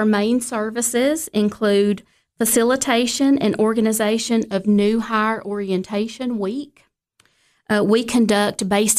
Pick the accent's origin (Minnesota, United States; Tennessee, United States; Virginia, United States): Tennessee, United States; Smithville; I was born and raised in Smithville, Tennessee.